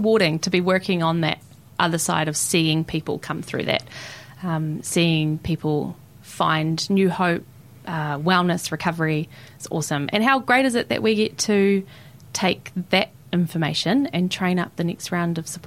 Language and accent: English; Gore, Southland, New Zealand; now in Dunedin, New Zealand; And I grew up in Goa, or Maruawai, under the beautiful mauka of Hokonui and the awa of Matauda. And I've been living here in Otipoti since I came to study.